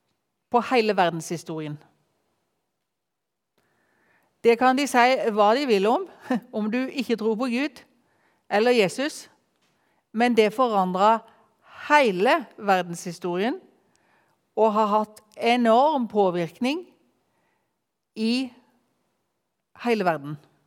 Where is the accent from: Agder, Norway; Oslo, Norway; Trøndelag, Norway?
Agder, Norway; Tromøya; Jeg kommer fra Tromøya ut forbi Arendal, der jeg vokste opp. Men der flyttet jeg ganske tidlig ifra og har bodd på Kvitsund.